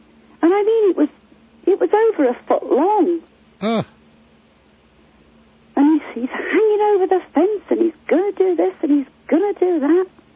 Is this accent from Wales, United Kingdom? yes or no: yes; Wales, United Kingdom; I'm Welsh, you see. I've got no allegiance at all to England.